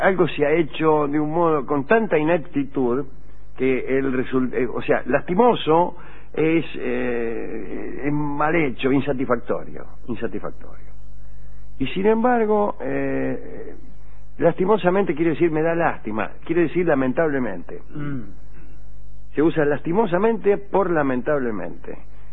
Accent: Caseros, Buenos Aires Province, Argentina; Yo me crié en Caseros, conozco San Justo... Conozco Vicente López.

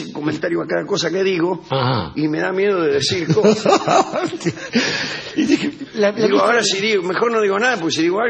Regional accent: Argentina; Pero como argentino...

